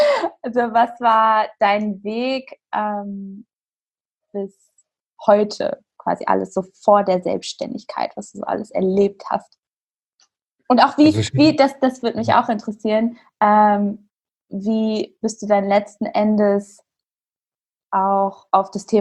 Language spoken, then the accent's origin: German; Hanover, Lower Saxony, Germany; ich komme aus Hannover. Ich kenne das Business.